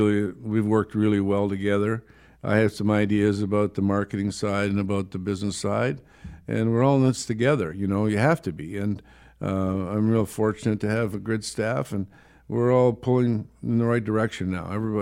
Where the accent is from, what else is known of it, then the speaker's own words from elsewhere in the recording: Ireland; I love horses. I'm Irish. I love horses.